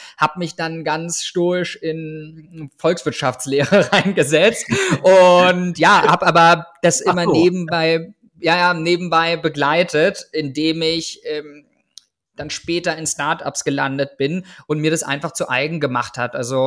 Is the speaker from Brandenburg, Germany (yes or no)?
yes; Schönwalde, Brandenburg, Germany; einen Großteil meiner Kindheit habe ich in Brandenburg, genauer Schönwalde, so die Gegend, dort verbracht. Bin dann in Nauen zur Schule gegangen, hatte einen entspannten, langen Schulweg.